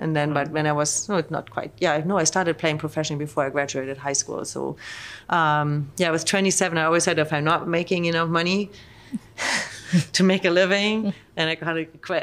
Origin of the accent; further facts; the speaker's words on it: North Germany, Germany; Yeah, so I grew up in North Germany.